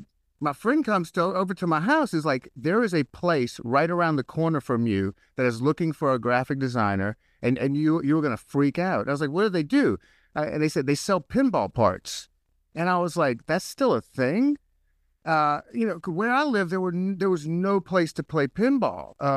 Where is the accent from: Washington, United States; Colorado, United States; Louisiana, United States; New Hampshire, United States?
Louisiana, United States; New Orleans; also born or lived in Atlanta / Charlotte; now in Lexington, United States; So I was born in New Orleans, and I spent most of my entire life in the Southeast. Spent most of my childhood in New Orleans, moved to Atlanta, Charlotte, and then ended up in Columbia, South Carolina